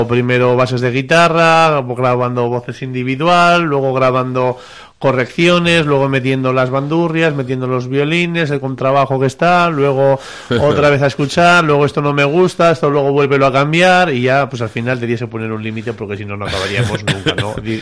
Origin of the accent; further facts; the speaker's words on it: Castejón, Navarre, Spain; está el puente de mi pueblo, el puente de Castejón